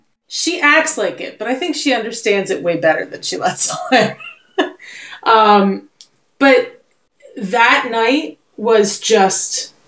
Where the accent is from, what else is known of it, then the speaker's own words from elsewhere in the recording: United States; I mean, it was such like as an American, it was such a proud moment.